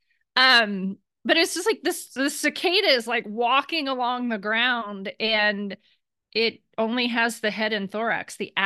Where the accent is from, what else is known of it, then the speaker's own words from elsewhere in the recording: Ohio, United States; I mean, because I grew up in the Midwest and we dealt with this.